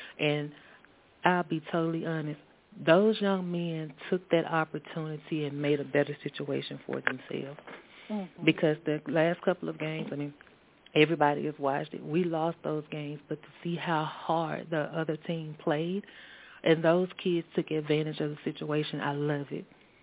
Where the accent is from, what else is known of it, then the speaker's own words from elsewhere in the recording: Mississippi, United States; I am, yep. I am from the Mississippi Delta area.